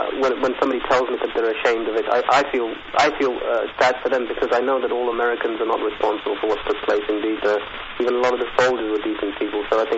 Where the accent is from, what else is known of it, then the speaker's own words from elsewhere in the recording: Birmingham, West Midlands, United Kingdom; I'm in Birmingham, England.